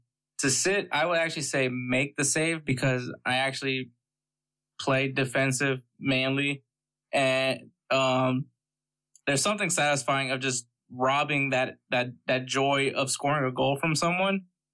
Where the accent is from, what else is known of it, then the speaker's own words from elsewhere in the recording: United States; He's definitely the reason why I became a U.S. men's national team player, aside from the fact that I'm American.